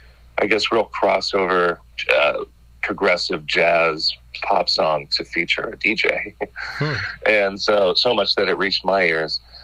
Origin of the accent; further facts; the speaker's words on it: Hollywood, California, United States; I grew up in Hollywood. And then migrated to Glendale, which is just kind of a suburb northeast of Hollywood, just by about 10 minutes.